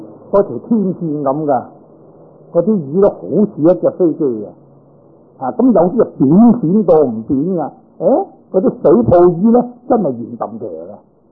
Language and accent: Cantonese; China; 咁我哋中国人咧，就叫做黄面